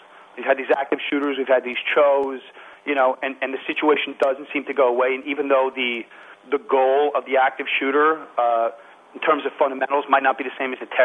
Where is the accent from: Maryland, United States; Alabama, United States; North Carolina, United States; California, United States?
California, United States; Beverly Hills; growing up in Beverly Hills and having parents who were in the entertainment industry